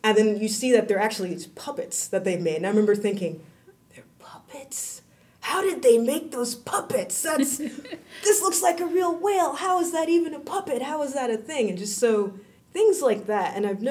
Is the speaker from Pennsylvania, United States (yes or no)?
no; Houston, Texas, United States; And I grew up in Houston, Texas. Nobody in Houston, Texas that I knew worked in the film industry.